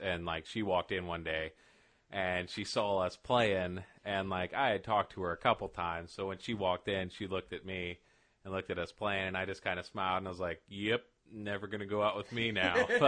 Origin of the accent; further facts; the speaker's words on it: Ohio, United States; because we're all from Ohio, of course, in the Guard